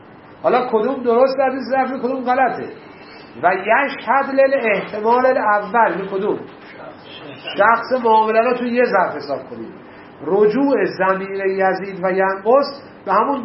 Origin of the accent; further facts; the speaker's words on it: Iran; ما اومدیم از ایران اومدیم سوریه الان دمشق بعد میخوایم بریم حلب